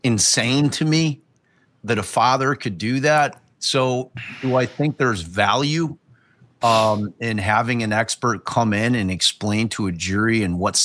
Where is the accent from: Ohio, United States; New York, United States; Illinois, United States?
Illinois, United States; Chicago; I'm a niche guy because I'm from Chicago.